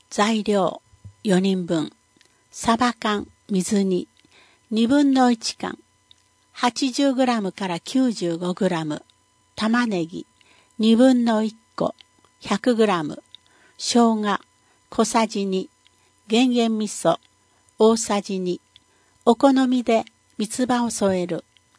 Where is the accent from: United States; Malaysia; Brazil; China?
United States; Hawaii; now in Japan; 私は出身がハワイなので、少数派なんてほとんどいませんでした。 でも沖縄では私は本当に少数派の一人です。